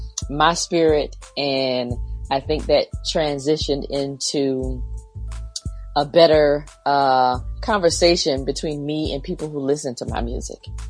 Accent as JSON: {"language": "English", "town": "Summerton", "region": "South Carolina", "country": "United States", "tie": "born or raised there"}